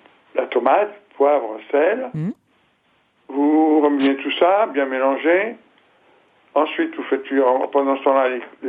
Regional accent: France; Je suis français, mais mes origines sont italiennes.

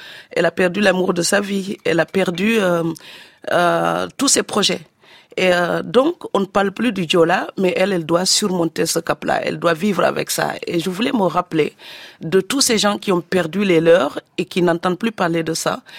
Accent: Senegal; born there; le Saloum, c'est la région où je suis né, au Sénégal.

